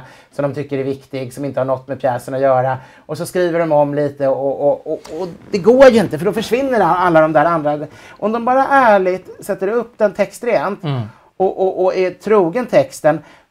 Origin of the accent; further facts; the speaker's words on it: Sweden; jag är ändå svensk liksom, fast jag hade en förfäder från Belgien på 1700-talet.